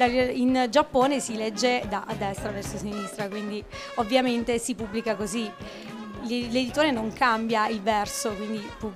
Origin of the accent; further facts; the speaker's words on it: Apulia, Italy; io sono pugliese